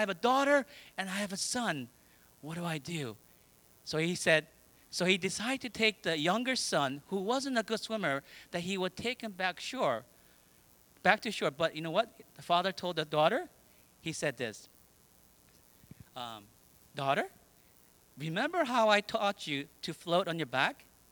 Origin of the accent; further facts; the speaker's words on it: New Jersey, United States; I grew up in New Jersey. We used to go swimming all the time in an ocean called Atlantic Ocean.